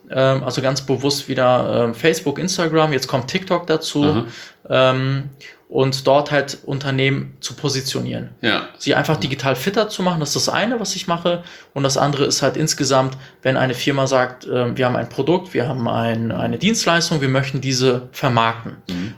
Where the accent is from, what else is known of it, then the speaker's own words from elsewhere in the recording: Bielefeld, North Rhine-Westphalia, Germany; Und dann noch als Bielefelder, das war echt grandios.